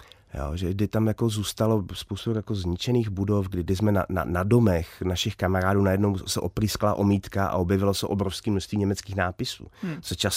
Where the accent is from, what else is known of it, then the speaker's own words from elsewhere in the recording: Dvorce, Moravian-Silesian Region, Czechia; já jsem vyrůstal ve Dvorcích u Bruntálu, malá vesnice